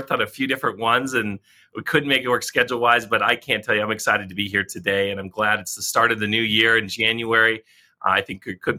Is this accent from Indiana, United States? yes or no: no; Colorado, United States; also born or lived in Fargo, North Dakota / Minnesota; I was born there in the Midwest. Actually, I haven't been there since I was born. We only lived there 6 months, but I grew up a lot in Colorado and a few years in Minnesota.